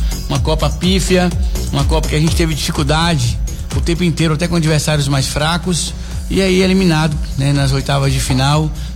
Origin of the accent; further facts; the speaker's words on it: Brazil; Porque nós somos brasileiros resilientes e a seleção é um patrimônio do povo brasileiro.